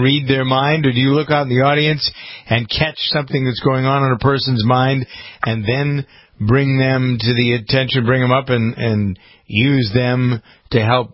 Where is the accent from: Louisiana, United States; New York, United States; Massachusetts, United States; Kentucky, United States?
Massachusetts, United States; Framingham; And, I live in Framingham. I've lived in Framingham all my life.